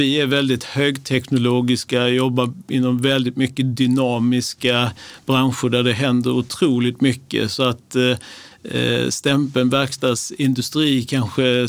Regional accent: Lund, Skåne, Sweden; now in Stockholm, Sweden; Ja, jag är 50 år, nyss fyllda, bor i Stockholm. Min bakgrund är att jag är uppväxt i Lund.

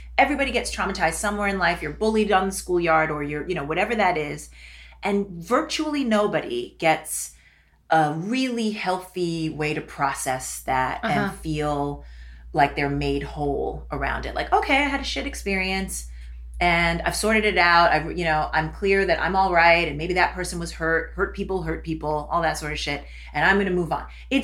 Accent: New York City, New York, United States; And so fame chasing, you know, growing up in New York, I don't know, Donna Karan's daughter went to my school, or this one or that one.

